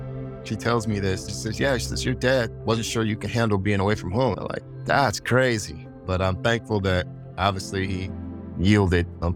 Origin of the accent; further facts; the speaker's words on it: San Mateo, California, United States; I grew up in San Mateo. I'm the youngest of 9 children, 7 boys, 2 girls.